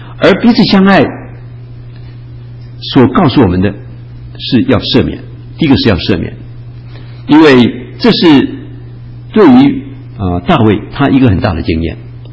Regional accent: China; 这是我们中国人所讲的嘛

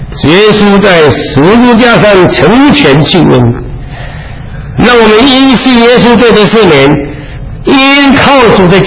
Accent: Taiwan; accent: Taiwanese Mandarin; 你怎么知道我是台湾来的台湾人？”他说：“哎，不要介绍了，你的台湾国语一听就晓得了。”

